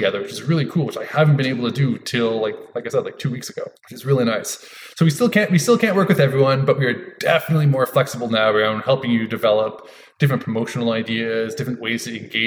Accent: Canada; We can do it too for you up here in Canada. And because we're Canadian, we are a little bit less.

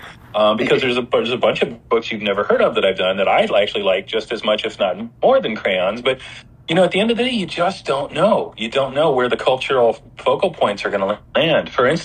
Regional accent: Ohio, United States; I grew up in Ohio, which is pretty far from Mexico, but now I live in Southern California

